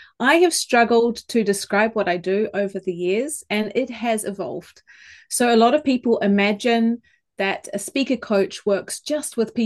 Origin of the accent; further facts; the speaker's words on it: New Zealand; now in Switzerland; I'm originally from New Zealand, because otherwise I find people search for that funny accent. And so I tell you straight away, so then you can concentrate on the words that we're using rather than my funny accent. But I am now living in Switzerland